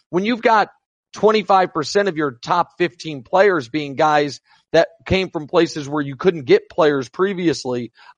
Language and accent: English; Kansas City, Missouri, United States; Or like Kansas City, my hometown, that we built an arena and we host a Big 12 tournament once a year in.